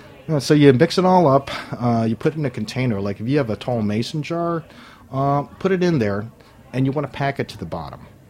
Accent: Guam; I learned this from my neighbors growing up on Guam. We have a huge Korean population.

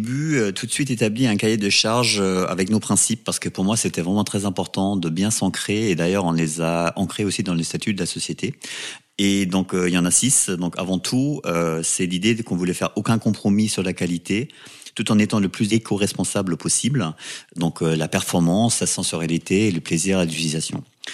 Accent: Germany; French is a second language; now in Paris, France; Je suis allemand, je vis à Paris depuis très longtemps, ça va faire bientôt 30 ans

